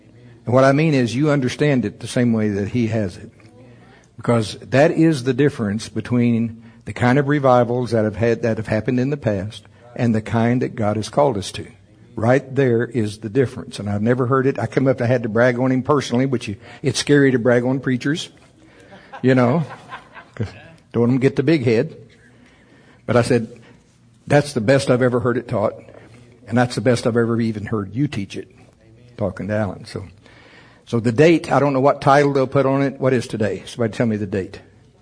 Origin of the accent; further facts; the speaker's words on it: Shawnee, Oklahoma, United States; Hey, I'm glad for that little Baptist church where I grew up down in Shawnee, Oklahoma